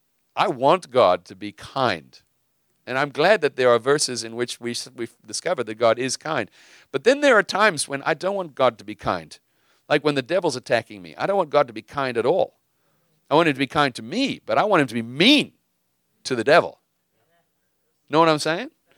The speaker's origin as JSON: {"language": "English", "country": "South Africa", "tie": "born or raised there", "said": "You could know that I grew up in South Africa"}